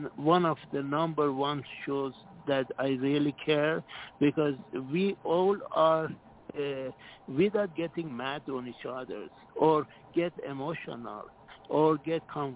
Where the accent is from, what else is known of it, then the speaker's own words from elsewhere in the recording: Iran; also born or lived in Canada; Of course, I'm Iranian.